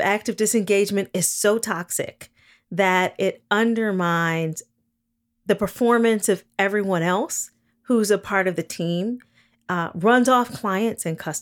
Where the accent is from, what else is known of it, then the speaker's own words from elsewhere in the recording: Gary, Indiana, United States; I grew up in Gary, Indiana in the 1980s, and the steel industry was in steep decline at the time.